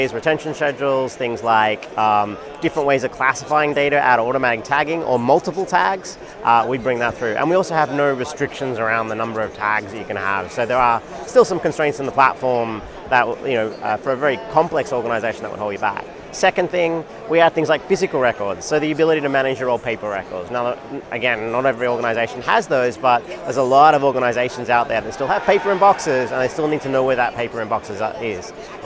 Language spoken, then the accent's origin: English; Australia; accent: Australian; now in Seattle, United States; Originally from Australia, you can hear from my accent, but now based in Seattle.